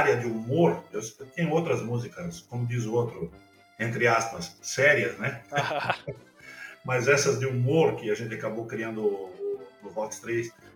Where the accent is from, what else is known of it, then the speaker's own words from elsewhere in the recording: Indaial, Santa Catarina, Brazil; also born or lived in Timbó; eu nasci em Timbó, cresci em Indaial e depois casei.